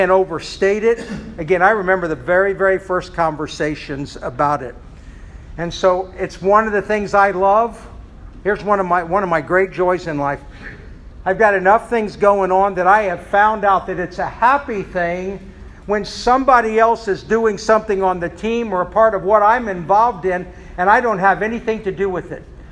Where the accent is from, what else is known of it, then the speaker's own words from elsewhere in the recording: Indiana, United States; I started pastoring in Kokomo in 74, born and raised in Tipton County, so highly aware of Kokomo, people of Kokomo, as well as the people of Tipton County. And so this is my home.